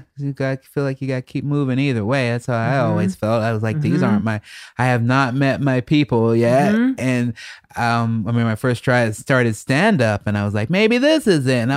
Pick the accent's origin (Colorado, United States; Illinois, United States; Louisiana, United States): Illinois, United States; Chicago; I grew up in Southside Chicago and it's kind of dangerous